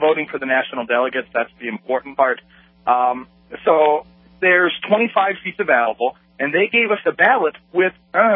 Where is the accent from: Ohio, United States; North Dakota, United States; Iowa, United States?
North Dakota, United States; Fargo; I'm from Fargo. I drive down to Bismarck.